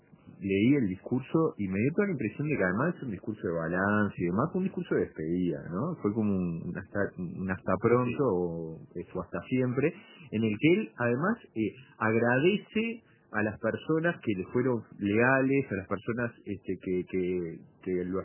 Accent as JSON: {"language": "Spanish", "country": "Uruguay", "said": "lo cual yo creo que como uruguayos lo acompañamos."}